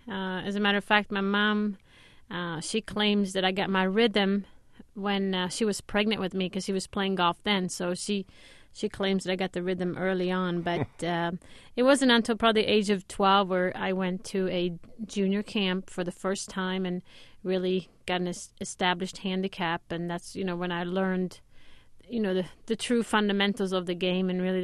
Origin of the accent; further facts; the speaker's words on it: Sweden; English is a second language; Well, sure. I mean, when you think of Sweden, you might not think of golf.